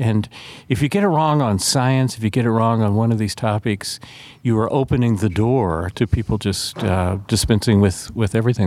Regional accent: Atlanta, Georgia, United States; I grew up in Atlanta, Georgia, just as the civil rights movement was getting underway.

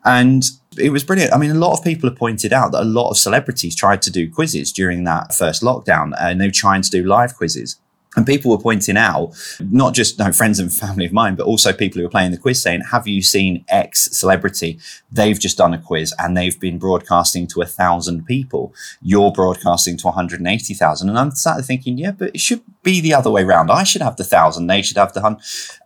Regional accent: London, United Kingdom; I'm from South London

